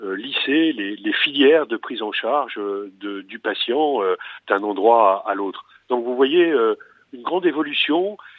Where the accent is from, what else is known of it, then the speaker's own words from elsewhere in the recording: Hauts-de-France, France; now in Vendée, France; moi je suis originaire du Nord, le Nord que j'ai quitté il y a bien longtemps, et quand je suis arrivé en Vendée